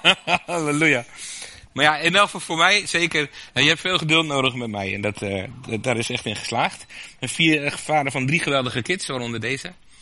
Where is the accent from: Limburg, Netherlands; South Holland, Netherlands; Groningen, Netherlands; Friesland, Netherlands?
Groningen, Netherlands; Appingedam; En ik kom uit Appingedam.